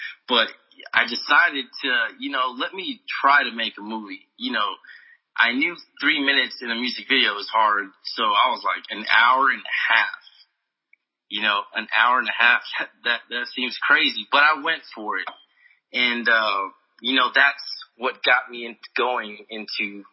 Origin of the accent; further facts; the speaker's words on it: Fort Worth, Texas, United States; Originally, you know, I'm from Fort Worth originally. But I ended up in Dallas.